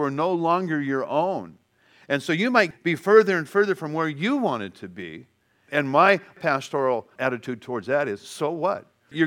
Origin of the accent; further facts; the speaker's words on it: Ceres, California, United States; born there; also born or lived in Bakersfield; I was born in Ceres. I don't have any consciousness of Ceres, but we lived 1 year in Bakersfield.